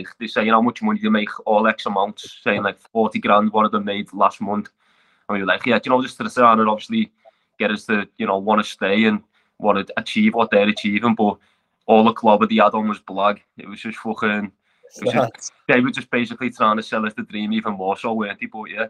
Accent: Liverpool, North West England, United Kingdom; I'm from Croxted in Liverpool.

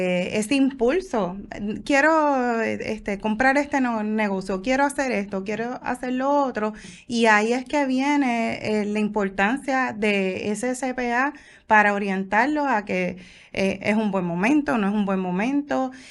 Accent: Puerto Rico; nosotros como puertorriqueños hemos pasado por... huracanes, terremotos

